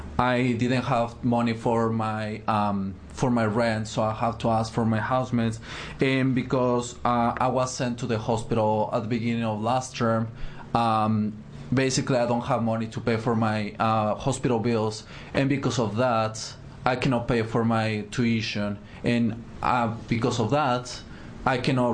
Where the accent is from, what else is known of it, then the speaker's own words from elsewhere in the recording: Mexico; English is a second language; International students, I'm from Mexico, international students don't have access to financial aid